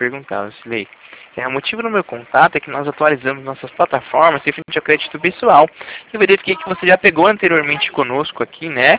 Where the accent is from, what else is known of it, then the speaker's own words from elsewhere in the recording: Itatiba, São Paulo, Brazil; Sou daqui de Itatiba.